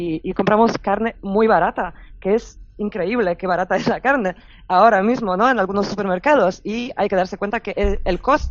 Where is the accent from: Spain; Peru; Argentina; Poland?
Poland; en mi país, Polonia, que es extremo, un caso bastante extremo